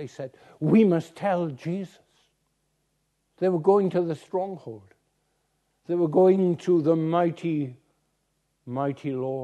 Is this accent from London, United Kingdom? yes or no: no; Aberystwyth, Wales, United Kingdom; I come from Aberystwyth. There's a castle in Aberystwyth.